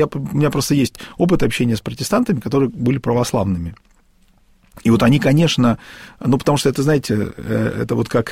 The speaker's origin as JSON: {"language": "Russian", "country": "Russia", "tie": "born there", "said": "А я просто православный, потому что я родился в России."}